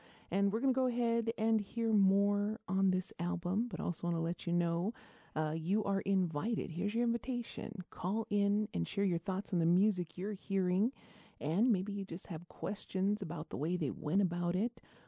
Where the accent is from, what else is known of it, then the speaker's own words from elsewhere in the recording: Isleta Pueblo, New Mexico, United States; from Isleta Pueblo